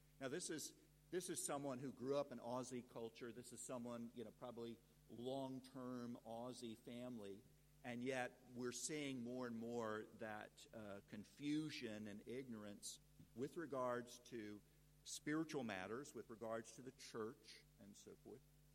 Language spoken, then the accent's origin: English; the South, United States; now in Australia; It's still a bit staggering for me as an American coming from the South, from the Bible Belt